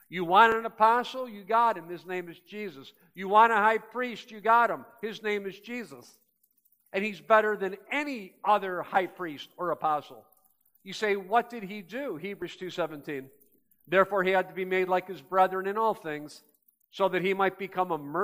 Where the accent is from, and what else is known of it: Ohio, United States; born or raised there